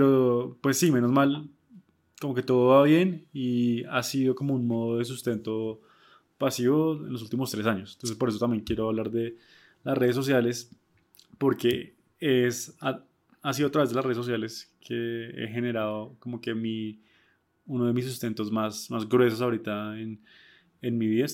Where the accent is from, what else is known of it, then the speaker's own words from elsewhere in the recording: Bogotá, Colombia; ambos somos unos bogotanos que queremos hablar de arte y arquitectura